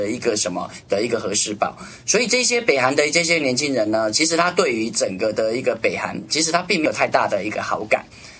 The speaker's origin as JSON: {"language": "Chinese", "country": "Taiwan", "said": "套句我们台湾话来讲"}